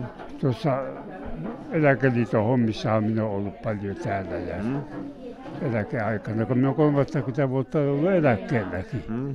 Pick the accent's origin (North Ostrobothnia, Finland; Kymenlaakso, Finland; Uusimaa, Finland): North Ostrobothnia, Finland; Kuusamo; born there; minä olen Kuusamosta syntynyt sieltä Rehan pinnassa ja pommituksissa meni kuulo sinne poikasena.